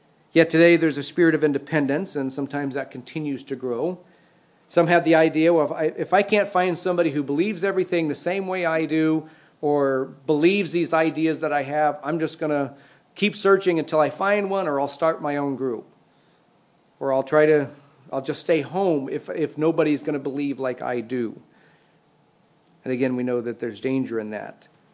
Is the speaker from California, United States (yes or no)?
no; Missouri, United States; I'm from Missouri, but it's the famous Missouri mules.